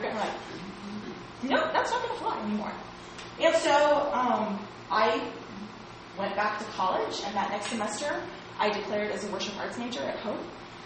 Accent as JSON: {"language": "English", "region": "California", "country": "United States", "said": "I am a freshman from River Linda, California, majoring in underwater basket weaving."}